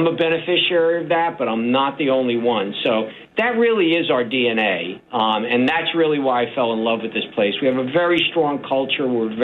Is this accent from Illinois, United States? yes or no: no; Bayonne, New Jersey, United States; I came from Bayonne, New Jersey. I was a city kid. I came to Browns Mills, New Jersey.